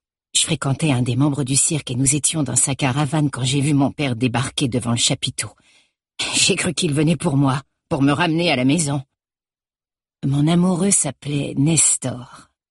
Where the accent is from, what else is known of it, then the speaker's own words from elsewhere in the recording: Guignon, France; born there; Je suis née à Guignon pendant la guerre en 1940.